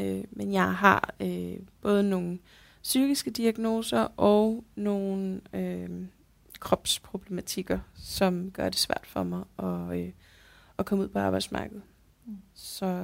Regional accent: Capital Region, Denmark; now in Odense, Denmark; Jeg er 34 år gammel. Jeg bor i Odense, men jeg er oprindeligt fra Nordsjælland.

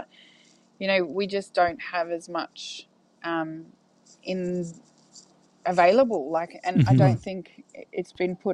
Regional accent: Shepparton, Victoria, Australia; Yeah, I had a good experience. The school I went to was very diverse.

